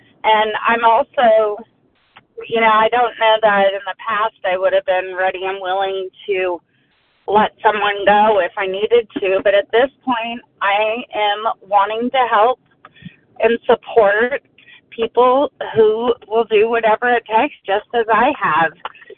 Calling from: Houston, Texas, United States; Houston, Texas.

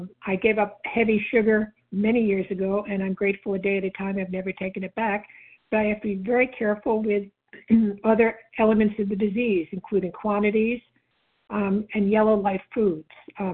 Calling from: New York, United States; I'm calling from New York.

